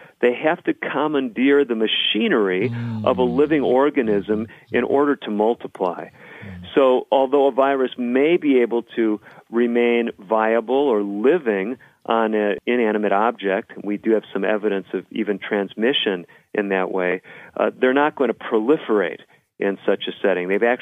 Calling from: Albuquerque, New Mexico, United States; I'm speaking from Albuquerque, New Mexico. At this point, there is no Ebola virus here.

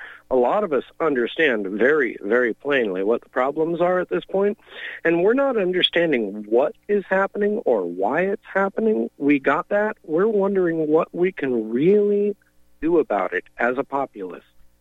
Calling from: California, United States; I'm calling in from California

